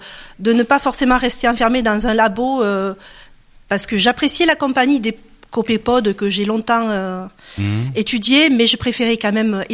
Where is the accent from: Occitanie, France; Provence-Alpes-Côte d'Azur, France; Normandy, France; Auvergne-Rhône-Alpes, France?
Occitanie, France; Perpignan; je viens d'ailleurs, je viens de Perpignan, comme mon accent peut-être me laisse supposer.